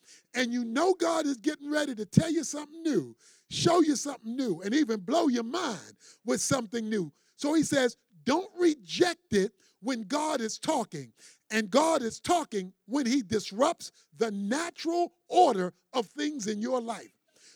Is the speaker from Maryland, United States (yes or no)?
yes; Baltimore, Maryland, United States; when I was growing up in Baltimore, and some weekends we'd spend over at my grandmother's house